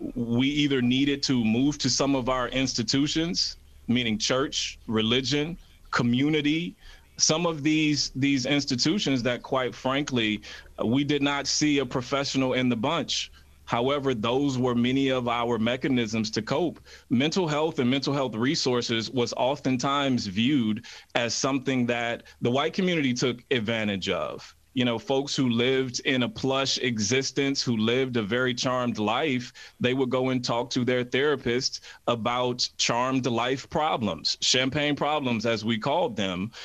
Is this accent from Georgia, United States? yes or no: no; St. Louis, Missouri, United States; I grew up in the Bible Belt. I grew up in St. Louis, Missouri.